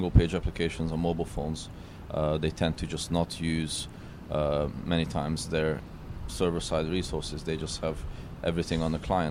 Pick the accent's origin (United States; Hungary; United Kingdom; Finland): Hungary; Budapest; I am from Budapest, Hungary.